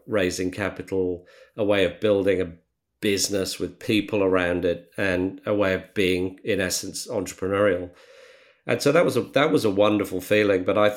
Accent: Australia; It's part of our vernacular and our core skill set as Australian entrepreneurs today.

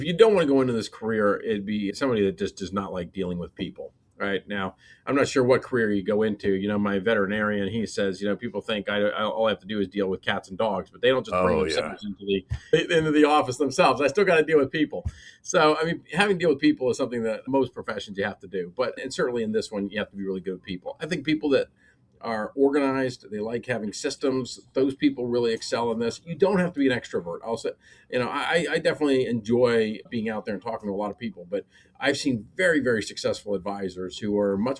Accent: Pittsburgh, Pennsylvania, United States; So I grew up in Pittsburgh. So, you know, it's a big sports town.

